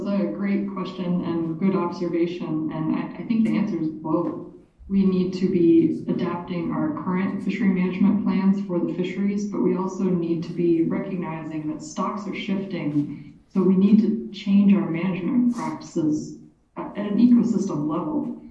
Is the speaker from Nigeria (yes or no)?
no; Florida, United States; I'm from Florida, like Jamie, and I report for TC Palm